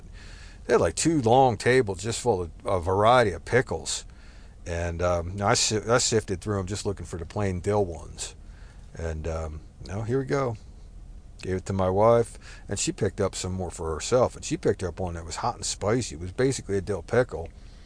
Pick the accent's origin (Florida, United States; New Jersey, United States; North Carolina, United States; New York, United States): New Jersey, United States; now in Texas, United States; You know, like, I come from New Jersey originally